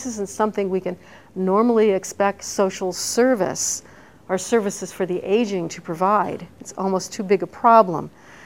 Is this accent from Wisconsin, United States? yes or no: no; Indianapolis, Indiana, United States; I grew up in Indianapolis, and it's filled with community, small community organizations like that.